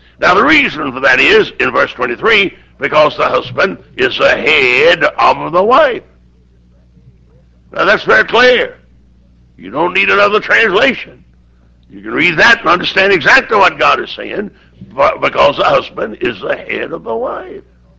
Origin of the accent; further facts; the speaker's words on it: the South, United States; You see, I'm a Southerner, just like you Georgia people.